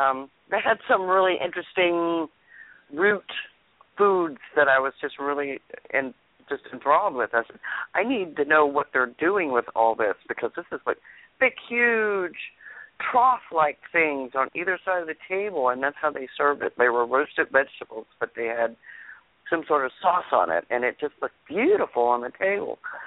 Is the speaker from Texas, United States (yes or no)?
yes; Texas, United States; I grew up in Texas, in the Louisiana area, yes.